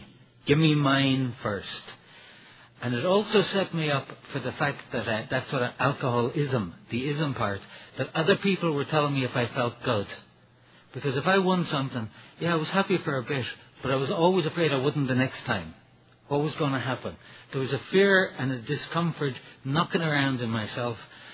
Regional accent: Ireland; born there; I was born in Ireland. I'm the middle of 7 kids.

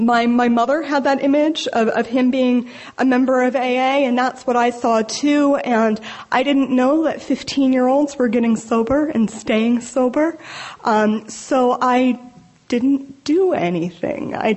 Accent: Oakland, California, United States; So growing up, I grew up in Oakland, California

